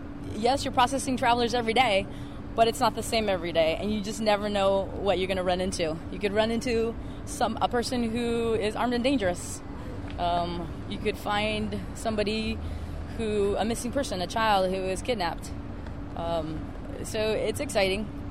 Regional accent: San Diego, California, United States; I am from San Diego, lived here all my life.

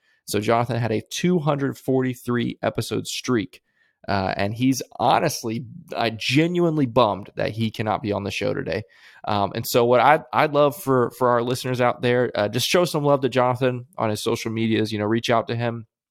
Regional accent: Florida, United States; I grew up in Central Florida, and so I kind of know what it's like to be hunkered down for several days for a hurricane.

